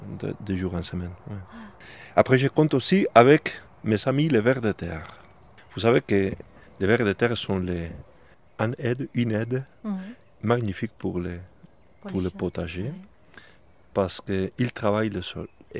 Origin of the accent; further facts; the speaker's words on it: Spain; French is a second language; now in France; puisque je suis espagnol, j'ai fait aussi de l'ail d'Espagne. Ça, c'est de l'ail d'Espagne. C'est l'ail qu'on fait chez moi.